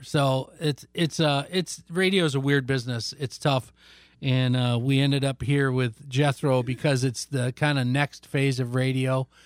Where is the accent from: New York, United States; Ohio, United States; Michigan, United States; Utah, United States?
Michigan, United States; Reed City; which I grew up listening to in Reed City.